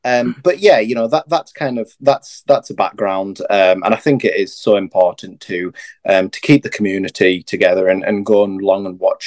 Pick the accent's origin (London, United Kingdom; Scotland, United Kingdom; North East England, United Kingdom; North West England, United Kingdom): North East England, United Kingdom; Middlesbrough; I'm from Middlesbrough, born and bred